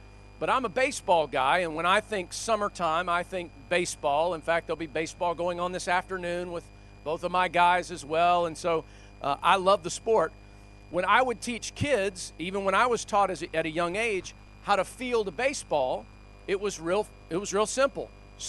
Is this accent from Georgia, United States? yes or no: yes; Georgia, United States; because I grew up in Georgia